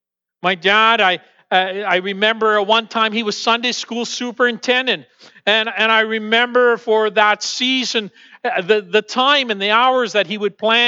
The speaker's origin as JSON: {"language": "English", "country": "Canada", "said": "I wasn't used to it as a Canadian."}